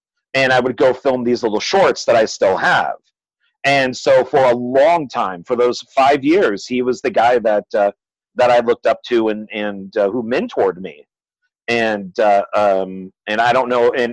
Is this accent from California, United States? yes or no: yes; Pasadena, California, United States; I was from Pasadena, he's in LA, and for roughly 5 years